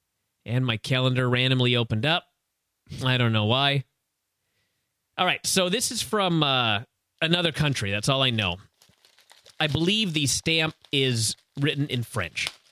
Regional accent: Ireland; I am from Ireland, and I'm currently on a 7-month acting tour of France and Belgium.

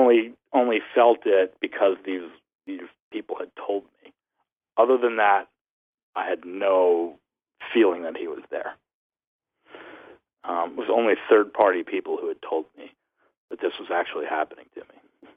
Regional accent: New Jersey, United States; Growing up in New Jersey and kind of I was the only Jewish kid in, like, an Italian and Irish neighborhood.

